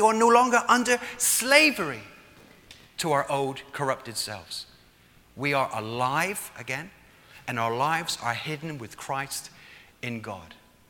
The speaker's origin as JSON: {"language": "English", "town": "Plymouth", "region": "South West England", "country": "United Kingdom", "tie": "born or raised there", "said": "So when I was 7 years old, I lived with my mum and dad in Plymouth. You probably can't tell by my accent."}